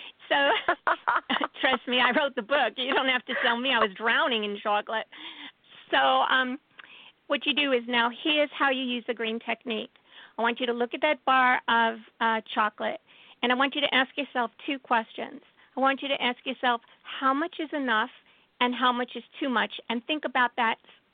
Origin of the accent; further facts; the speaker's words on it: Brooklyn, New York, United States; And I'm a Jew from Brooklyn